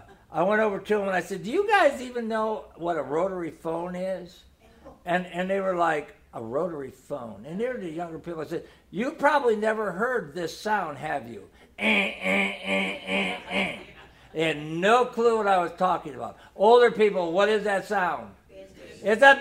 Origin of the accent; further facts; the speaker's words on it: Milwaukee, Wisconsin, United States; And Jean Geitzen is from my home state of Milwaukee.